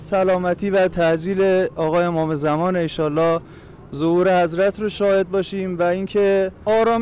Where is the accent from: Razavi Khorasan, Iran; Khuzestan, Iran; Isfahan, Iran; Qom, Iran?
Qom, Iran; از قم اومدیم ما.